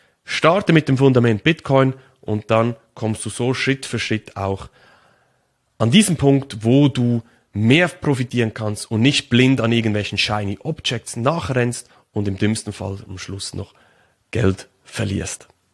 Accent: Switzerland; ich als Schweizer muss ja Roger Federer nehmen

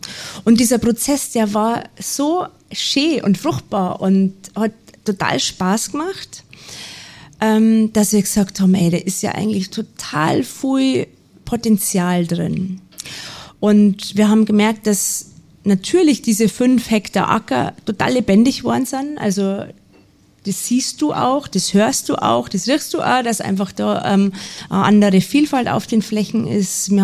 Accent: Passau, Bavaria, Germany; Ja, herzlichen Dank für die Einladung nach Passau, meiner alten Heimat.

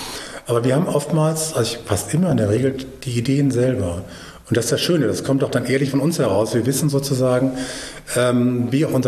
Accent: Rhineland, Germany; Ich bin der Rheinländer, ich darf das sagen

